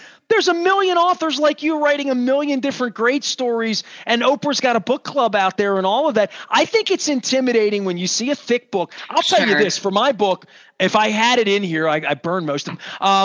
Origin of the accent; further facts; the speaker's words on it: Dundalk, Maryland, United States; Just as an American person who's 50 years old, who went to a regular American high school in Dundalk in the 80s